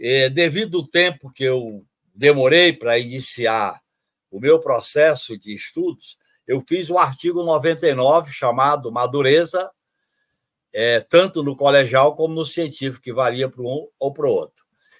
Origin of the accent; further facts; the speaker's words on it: Quixeramobim, Ceará, Brazil; em abril de 1964, como vocês sabem, eu nasci no Encantado, município de Quixeramobim. Com 14 anos de idade, eu saí para estudar. E estudava no interior do Ceará.